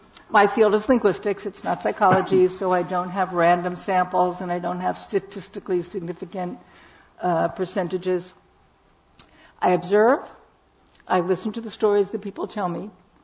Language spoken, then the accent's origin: English; Brooklyn, New York, United States; I grew up in Brooklyn.